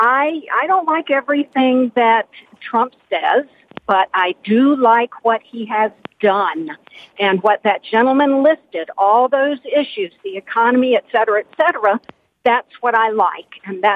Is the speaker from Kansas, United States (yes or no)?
no; Aiken, South Carolina, United States; Yes, I am from Aiken, South Carolina, a very conservative state.